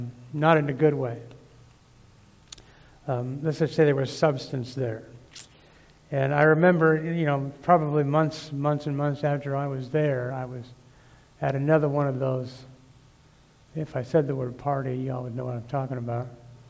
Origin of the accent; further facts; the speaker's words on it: Colorado, United States; moved away as an adult; also born or lived in Tulsa, United States; As soon as I left home, it's so bad. I mean, I moved from Colorado to Tulsa, Oklahoma